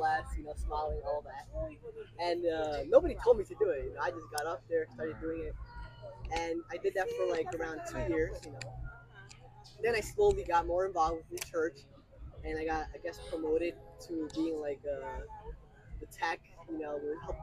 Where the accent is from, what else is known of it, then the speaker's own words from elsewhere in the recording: New Jersey, United States; Okay, so my parents are from Guatemala. Okay. I was born here in the year 2001. You know, from New Jersey.